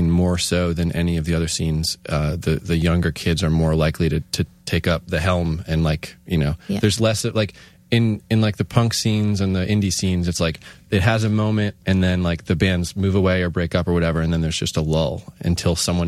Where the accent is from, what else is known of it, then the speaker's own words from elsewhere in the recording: Scranton, Pennsylvania, United States; I grew up in Scranton, and Wilkes-Barre was like far for me.